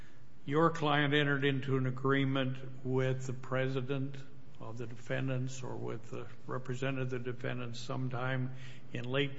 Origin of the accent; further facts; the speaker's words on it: Idaho, United States; I don't want to say his name because I'm from Idaho and I'll say it wrong